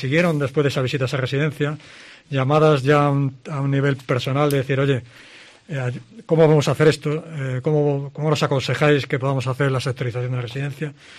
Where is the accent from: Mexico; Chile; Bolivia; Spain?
Spain; Ourense, Galicia; now in León, Spain; Yo soy gallego, soy de Orense. Gallego. Soy de Orense, lo que pasa que, bueno, hace muchos años que no veo, que no vivo allí.